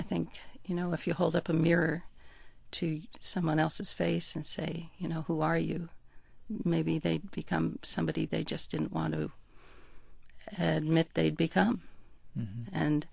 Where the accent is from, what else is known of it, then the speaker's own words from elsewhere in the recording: Texas, United States; It's the Lone Star. I'm from Texas, too.